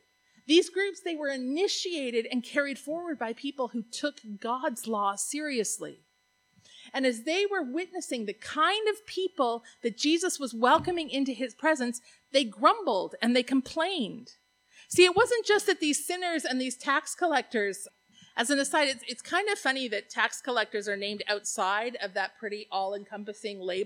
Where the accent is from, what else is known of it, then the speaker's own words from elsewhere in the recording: Canada; Because I'm polite Canadian